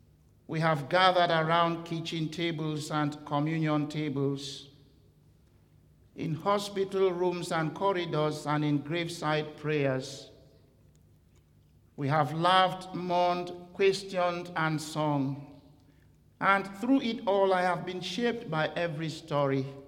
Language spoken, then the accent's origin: English; Cameroon; and in my home country, Cameroon